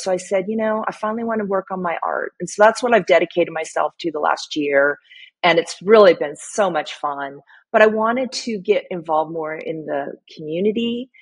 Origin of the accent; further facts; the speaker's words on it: San Diego, California, United States; now in El Dorado, United States; my husband and I moved from San Diego, which is where I'm originally from, to El Dorado up by Santa Fe.